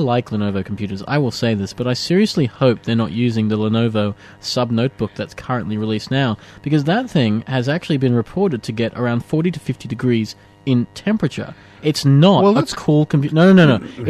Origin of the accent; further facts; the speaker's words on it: Texas, United States; accent: Texan and Australian; I'm that poor bastard who has the Texan and Australian accent.